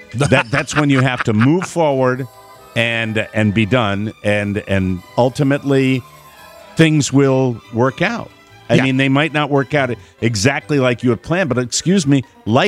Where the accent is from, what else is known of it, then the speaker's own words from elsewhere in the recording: McLean, United States; It's good to see when someone from McLean makes it. As I grew up in McLean, too.